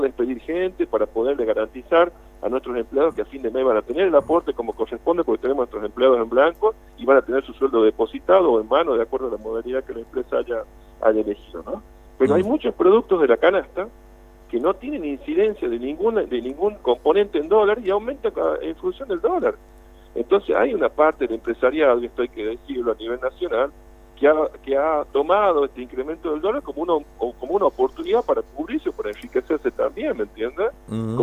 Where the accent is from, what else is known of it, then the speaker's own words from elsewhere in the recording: Argentina; eso nos duele a todos como argentinos